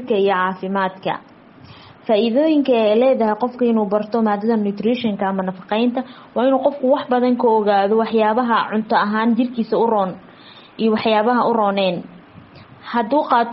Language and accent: Somali; Mogadishu, Banaadir, Somalia; now in India; waxaan ka imaaday Soomaaliya qaasatan magaalada Muqdisho India waxaan imaaday 2016 kii